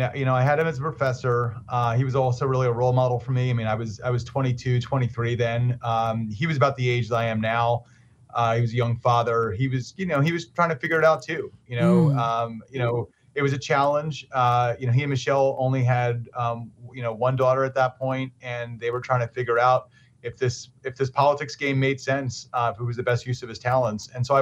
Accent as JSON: {"language": "English", "town": "Philadelphia", "region": "Pennsylvania", "country": "United States", "tie": "born or raised there", "said": "We were raised up on Albuquerque Avenue, went to great public schools in Philadelphia."}